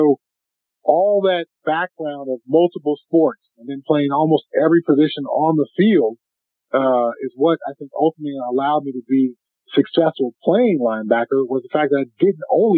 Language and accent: English; California, United States; Well, you know, I grew up in California, so I had a chance to play outside almost all year round.